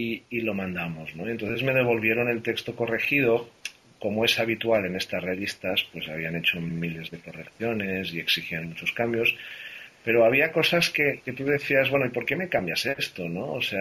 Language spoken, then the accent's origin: Spanish; Catalonia, Spain; accent: Catalan; Yo quiero seguir siendo español o catalán, uh-huh, incluso cuando escribo en inglés. Yo, uh-huh, quiero seguir teniendo algo de acento catalán cuando hablo en español o en castellano.